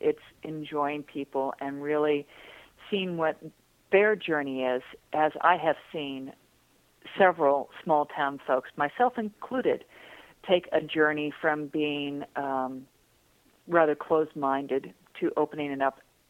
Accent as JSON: {"language": "English", "region": "Illinois", "country": "United States", "said": "But I come from Central Illinois, and there's still a huge part of me that is there. And even though I've lived in the city for, you know, decades."}